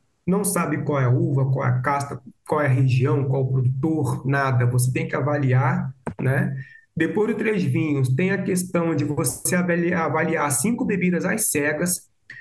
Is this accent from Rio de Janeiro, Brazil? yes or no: yes; Rio de Janeiro, Brazil; now in Minas Gerais, Brazil; Eu do Rio de Janeiro, né? Hoje radicado em Minas Gerais, mas sou do Rio de Janeiro